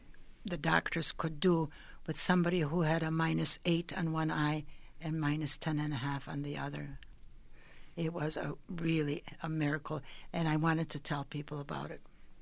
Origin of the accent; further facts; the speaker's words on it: Ukraine; English is a second language; moved away; also born or lived in Austria; I was an immigrant from Ukraine living in Austria in a displaced persons camp.